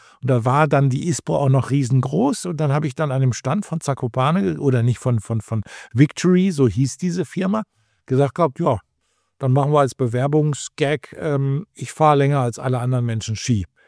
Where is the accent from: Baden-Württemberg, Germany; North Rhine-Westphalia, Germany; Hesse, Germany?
North Rhine-Westphalia, Germany; Ich komme natürlich nicht aus den Bergen, sondern ich bin im Ruhrgebiet aufgewachsen